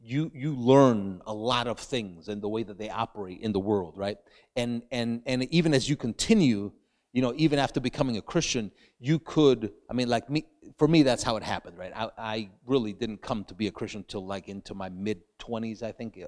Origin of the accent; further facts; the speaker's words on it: New York City, New York, United States; also born or lived in Dominican Republic; I grew up in New York City. From there, we went to Dominican Republic.